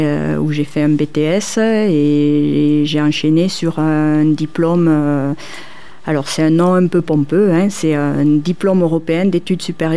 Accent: Figeac, Occitanie, France; je suis figeacoise, je suis née à Figeac. J'ai fait ma scolarité majoritairement ici. D'abord au CES, après je suis partie 2 ans chez les sœurs à Rodez et je suis revenue à Jeanne d'Arc ici à Figeac.

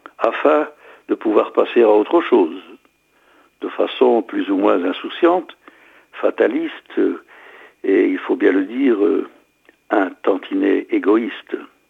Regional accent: Hauts-de-France, France; la coquille, comme on dit chez nous dans le Nord.

